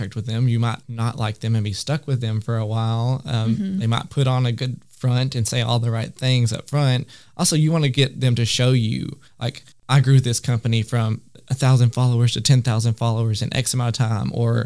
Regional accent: the South, United States; I'm from the South. I say y'all a lot.

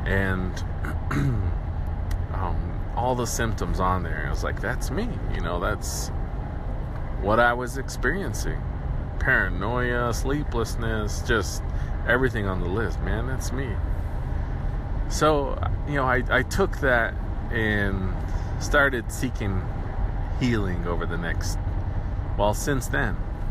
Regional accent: Pine Ridge Reservation, South Dakota, United States; And born and raised on the Pine Ridge Reservation in South Dakota, into the Lakota culture. Lakota Sioux people is what most people know us by.

